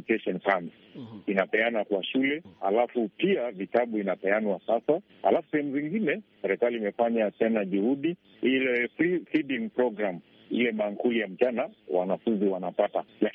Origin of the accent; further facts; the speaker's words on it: Kenya; Natoka Tarbo, Kenya. Mimi mwenyewe ni mwalimu. Ni mwalimu wa shule ya msingi.